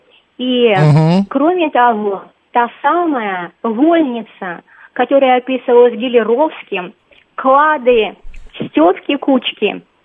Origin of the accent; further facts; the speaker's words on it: Cheboksary, Chuvashia, Russia; moved away as an adult; now in Moscow, Russia; Я хочу вам рассказать о городе не очень большом, моей малой родины, потому что я не москвичка, приехала поступать на журналистику и осталась. Чебоксары — столица Чувашии, 485 тысяч населения